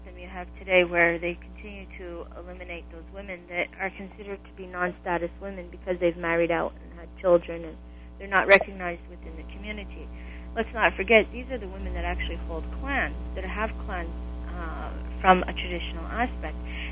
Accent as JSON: {"language": "English", "country": "Canada", "said": "And I said, as a Canadian person or as a Canadian individual, I said, who gave you that right to negotiate my rights away?"}